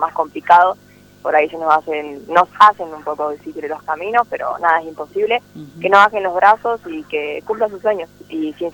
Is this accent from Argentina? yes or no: yes; Salta, Argentina; de Salta Capital, estuve jugando cuatro años y bueno, decidí irme una vez que se profesionalizó el fútbol